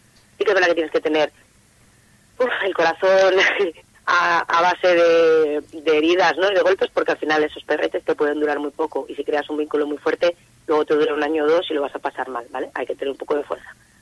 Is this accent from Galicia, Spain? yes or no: no; Castro Urdiales, Cantabria, Spain; En Laredo, yo soy de Castro, pero trabajo allí.